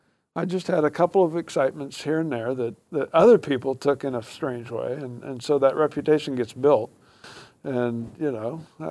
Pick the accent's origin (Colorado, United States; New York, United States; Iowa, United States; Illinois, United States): Colorado, United States; Colorado Springs; I'm from Colorado Springs.